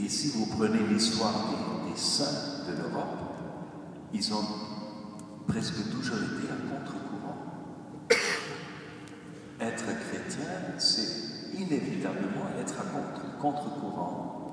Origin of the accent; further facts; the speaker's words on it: Austria; Chez nous, en Autriche, on peut quitter l'Église.